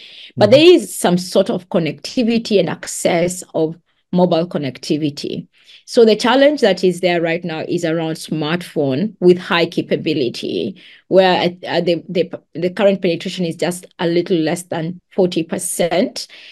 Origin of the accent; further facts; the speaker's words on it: Kenya; I'm from Kenya, and Kenya is the highest per capita user of digital financial services.